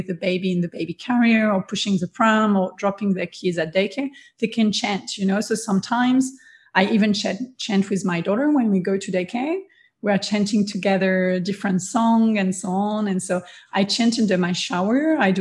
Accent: France; English is a second language; now in Australia; We live in Australia, and as you can hear with my accent, we're French.

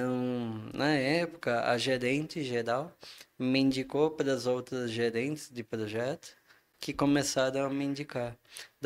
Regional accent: São Paulo, Brazil; also born or lived in Rio de Janeiro; Ah, eu sou de São Paulo, né? Eu sabia da rixa, mas não me ligava, sabe? Não me adaptei, cara. Aí voltei para São Paulo.

